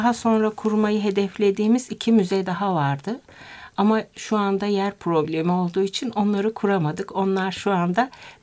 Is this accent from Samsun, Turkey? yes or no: yes; Samsun, Turkey; Annem Samsun'da yaşamış. Ben de orada doğdum, büyüdüm.